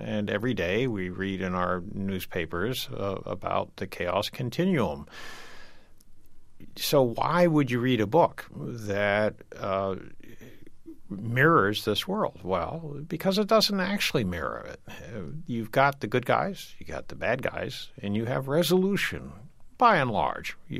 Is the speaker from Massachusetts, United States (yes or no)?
yes; Gloucester, Massachusetts, United States; And we come from Gloucester, Mass., in fact, just a little bit north of you.